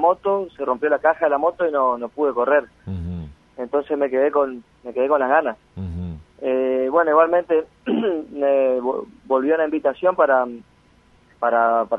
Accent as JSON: {"language": "Spanish", "town": "Apóstoles", "region": "Misiones", "country": "Argentina", "tie": "born or raised there", "lives_now": "Posadas, Argentina", "said": "Nosotros somos oriundos de Apóstoles. Hace 10 años que vivimos acá en Posadas, pero somos Apóstoles."}